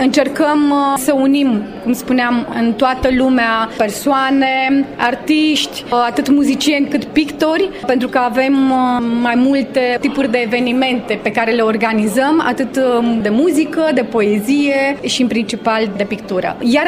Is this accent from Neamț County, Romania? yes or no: no; Iași, Iași County, Romania; now in Spain; Sunt de origine din Iași, am 5 ani de când locuiesc în Spania.